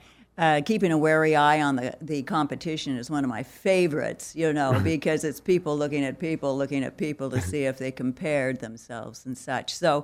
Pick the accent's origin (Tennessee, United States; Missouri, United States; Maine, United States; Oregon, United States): Oregon, United States; Pendleton; In 2010, the Pendleton Roundup, which is, I'm from Pendleton, Oregon.